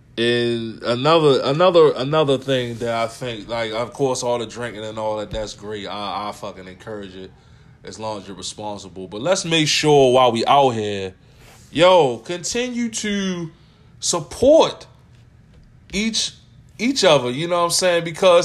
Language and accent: English; Baltimore, Maryland, United States; I don't care. I'm from Baltimore.